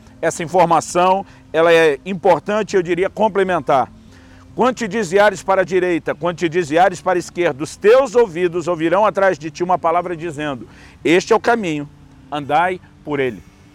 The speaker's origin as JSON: {"language": "Portuguese", "town": "Campinas", "region": "São Paulo", "country": "Brazil", "tie": "born or raised there", "said": "Estou hoje na cidade de Campinas, cidade onde me criei, no Parque da Lagoa do Taquaral, cartão postal da cidade"}